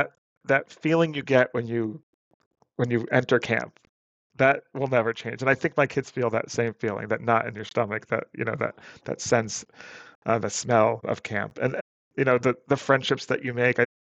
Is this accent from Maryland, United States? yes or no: no; Connecticut, United States; Yeah, so I grew up in Southern Connecticut in Fairfield County.